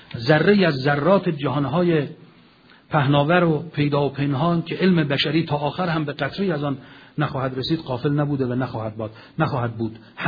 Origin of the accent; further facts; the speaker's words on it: Iran; ما هم ایرانیم، افتخار کنیم